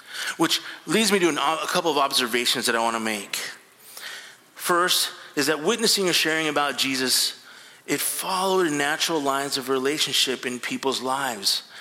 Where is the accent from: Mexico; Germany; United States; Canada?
Mexico; and I grew up in Mexico. I speak Spanish